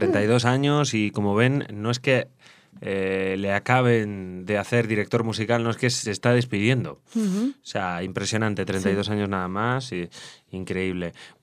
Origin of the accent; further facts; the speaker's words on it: Cartagena, Region of Murcia, Spain; born there; Cartagena, Murcia, nunca volví.